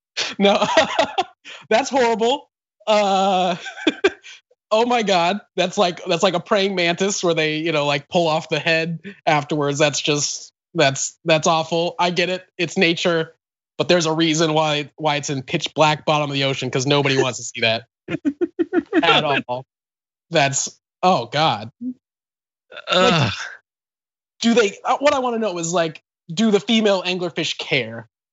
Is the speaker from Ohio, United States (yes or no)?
no; Bakersfield, California, United States; I'm from Bakersfield, so I've seen a lot of snakes.